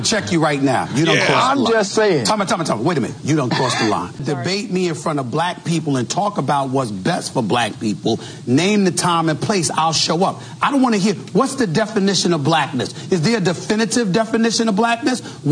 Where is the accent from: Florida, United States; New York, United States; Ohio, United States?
New York, United States; New York City; I'm from Hollis, Queens, New York City.